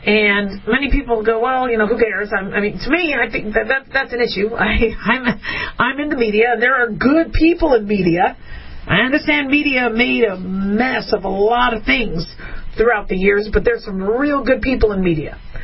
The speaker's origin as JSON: {"language": "English", "region": "Arizona", "country": "United States", "tie": "born or raised there", "said": "I think it was the Phoenix Gazette and the Arizona Republic when I grew up in Arizona."}